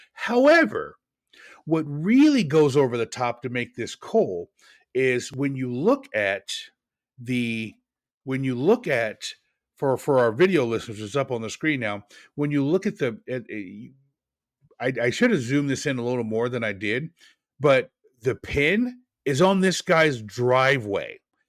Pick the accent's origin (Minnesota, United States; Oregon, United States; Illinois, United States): Oregon, United States; being a kid from the Northwest, Lewis and Clark should be capitalized. I grew up in Oregon.